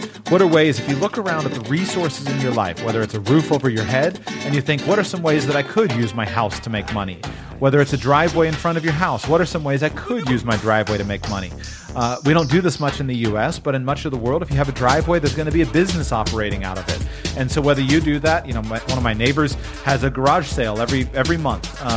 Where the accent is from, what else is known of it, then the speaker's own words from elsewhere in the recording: Nigeria; Yeah, being from Nigeria and how challenging it is. You know, you tell someone, "Hey, I'm a Nigerian,"